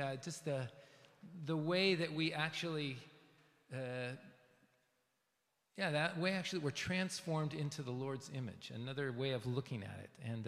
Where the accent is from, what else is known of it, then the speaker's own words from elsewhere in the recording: West Coast, United States; And I remember as a secular Jew growing up in the West, on the West Coast of the United States, I used to love youth group.